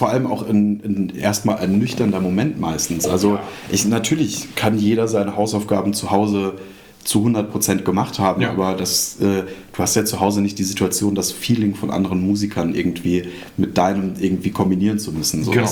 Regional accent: Lorsch, Hesse, Germany; Lorsch heißt das kleine, beschauliche Dörfchen, wo ich groß geworden bin.

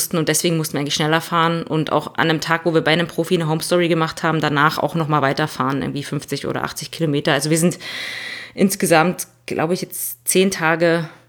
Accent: Brandenburg, Germany; Ich komme aus Brandenburg, aus Südbrandenburg, und bei uns ist es ja so ein bisschen eher so strukturschwaches Gebiet, würde ich sagen. Auch die nächste Stadt, Dresden, ist jetzt so ein bisschen weiter weg und ich wohne auf einem kleinen Dorf.

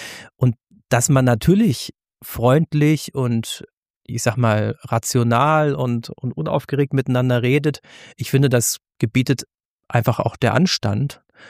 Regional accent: West Germany, Germany; Für mich als Wessi ist das eine sozialistische Partei, unter der ich nie zu leiden hatte

